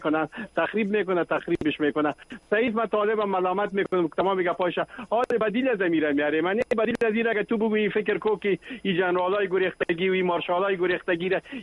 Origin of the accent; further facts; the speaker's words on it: Afghanistan; ما شما افغان هستیم برای وطن ما در هر وقت با دل ما بسوزانی